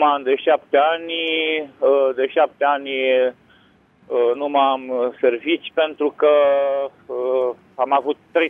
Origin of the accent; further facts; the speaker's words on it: Craiova, Dolj, Romania; Deși eu sunt din Craiova.